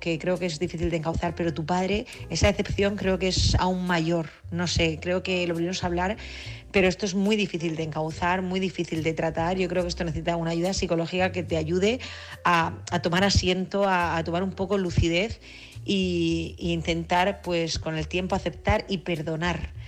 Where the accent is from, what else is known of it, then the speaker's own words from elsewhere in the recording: Region of Murcia, Spain; Qué alegría coincidir con gente de Murcia. De verdad, con lo que adoro yo mi tierra, me gusta coincidir con gente de Murcia.